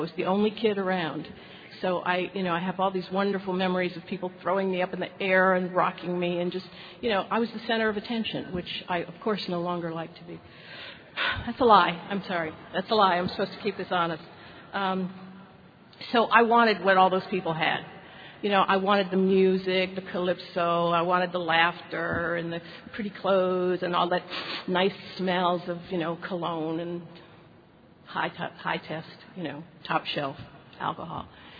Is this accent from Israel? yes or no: no; Washington, District of Columbia, United States; I grew up in D.C. I loved calling D.C. my hometown, but I wasn't born there. However, I was raised with natives.